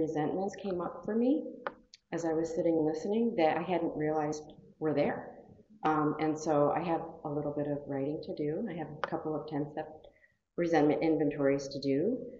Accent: Montrose Falls, New York, United States; I'm from Montrose Falls, New York, and I've been in the program about 12 and a half years.

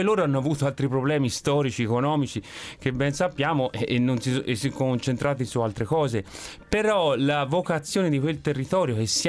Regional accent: Empoli, Tuscany, Italy; Andiamo nella mia città natale, che è Empoli.

